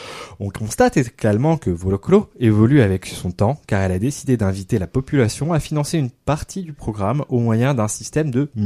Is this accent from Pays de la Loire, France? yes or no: no; Hauts-de-France, France; En tant que nordiste, j'ai vu profondément la ville évoluer